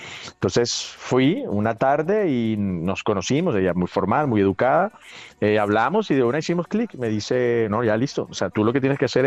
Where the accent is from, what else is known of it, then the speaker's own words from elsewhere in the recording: Venezuela; moved away; Mira, normalmente una vez al año, es cuando ya me fui a vivir fuera de Venezuela, normalmente una vez al año.